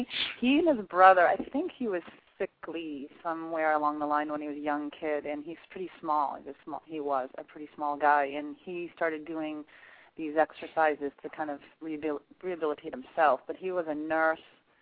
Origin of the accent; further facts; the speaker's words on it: New York, United States; born there; I was not. I was born in Manhattan.